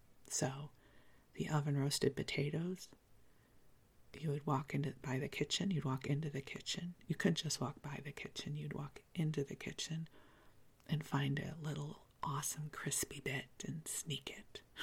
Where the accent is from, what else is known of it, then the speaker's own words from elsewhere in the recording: Midwest, United States; Yes, especially growing up in the Midwest, it would be cold.